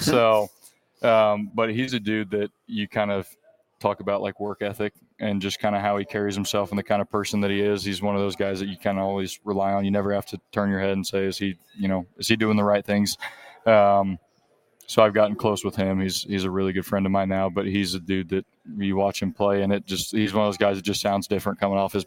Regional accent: Dallas, Texas, United States; also born or lived in Shawnee Mission; now in Overland Park, United States; So I was born in Shawnee Mission and we lived in Overland Park. Moved to Dallas for 11 years, so I'm right back in the old stomping grounds here.

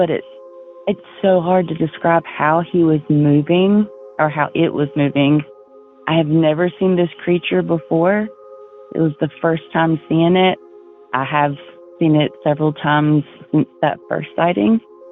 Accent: North Carolina, United States; I'm from North Carolina.

